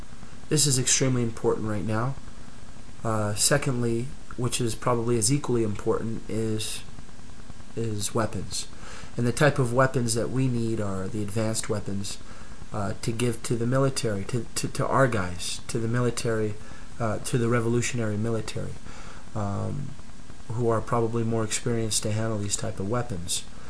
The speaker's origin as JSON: {"language": "English", "country": "United States", "tie": "born or raised there", "said": "I am a Libyan American, born and raised in the United States."}